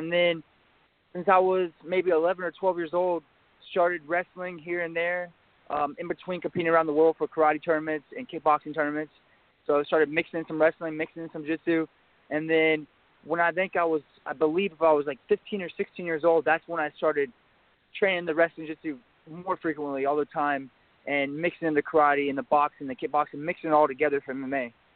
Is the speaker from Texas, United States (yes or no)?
yes; Houston, Texas, United States; Fighting in Texas, actually, not too far away from my hometown in Houston.